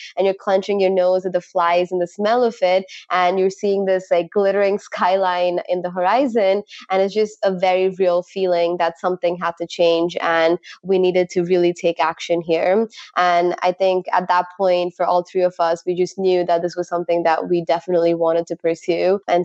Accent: Oman; also born or lived in India; I was born in India, but I grew up in the Middle East. And so I really spent most of my life in Oman. It's kind of this like little country on the coast of the Arabian Sea.

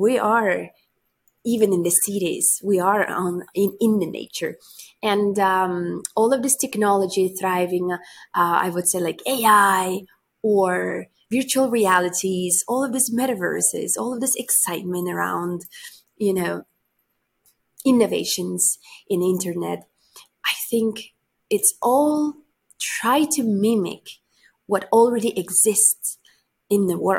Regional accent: Russia; growing up in Arctic Siberia, being in very survival, harsh weather conditions.

